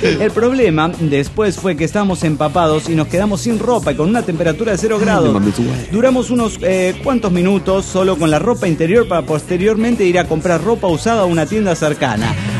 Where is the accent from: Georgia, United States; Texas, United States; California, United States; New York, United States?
Georgia, United States; Atlanta; de Atlanta, Georgia.